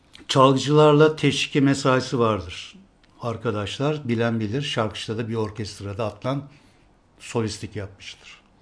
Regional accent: İzmir, Turkey; Biliyorsun ben İzmirliyim.

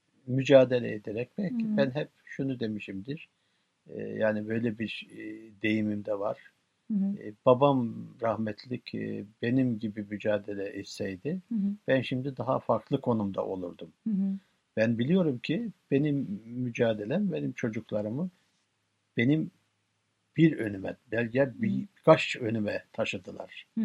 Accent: Çevrecik, Tokat, Turkey; Köyümüzde eski, yani ismi Tinyaba, şimdiki ismi Çevrecik olan bir köyümüz.

